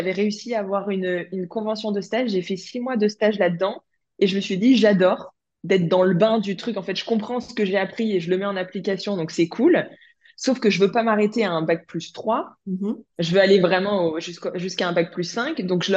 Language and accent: French; Grand Est, France; Moi, à la base, je suis de l'Est de la France, pas très loin de Nancy, on va dire, pour donner une grande ville.